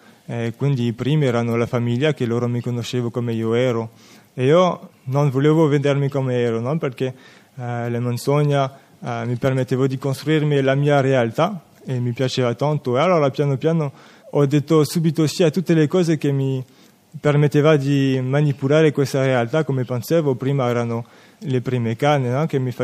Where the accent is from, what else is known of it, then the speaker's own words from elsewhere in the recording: France; Italian is a second language; sono francese e vi chiedo subito scusa per tutti i sbagli di italiano che farò.